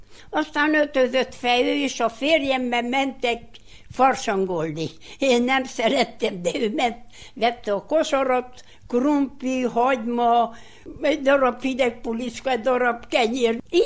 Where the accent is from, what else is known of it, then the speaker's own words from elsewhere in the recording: Kükülővár, Alba County, Romania; Én itt születtem, ha Jóisten úgy akarja, itt halljak meg, hogy itt temessenek el.